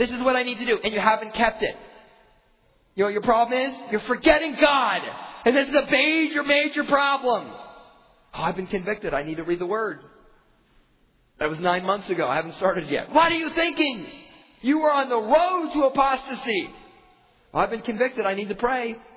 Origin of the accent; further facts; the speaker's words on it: Erie, Pennsylvania, United States; now in Phoenix, United States; when I grew up in Erie, Pennsylvania, dreary Erie, always raining